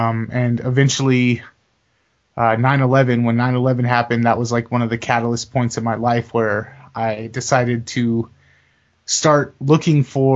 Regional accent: Los Angeles, California, United States; We grew up in Los Angeles, and my family is pretty much predominantly Mexican. And so growing up in Los Angeles and coming from minority neighborhoods

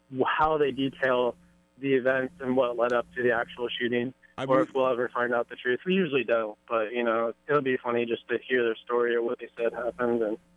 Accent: Virginia, United States; I'm not from around here. I'm from Virginia.

